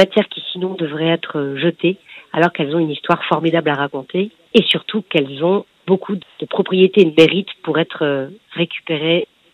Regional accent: Lille, Hauts-de-France, France; je suis une fille du Nord. Je suis une bonne lilloise

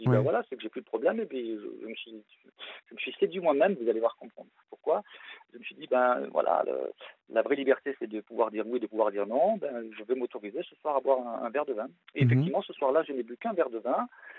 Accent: Marseille, Provence-Alpes-Côte d'Azur, France; now in Alsace, France; Marseille. Je suis marseillais. Alors, j'ai perdu l'accent parce que maintenant je suis installé en Alsace, mais sinon je suis marseillais.

